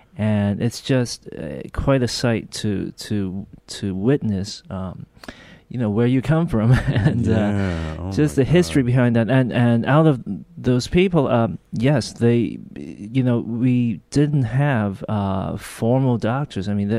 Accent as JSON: {"language": "English", "country": "Hong Kong", "tie": "born or raised there", "moved": "yes", "said": "So we grew up in Hong Kong, and that was another thing that I think added to the environmental influence."}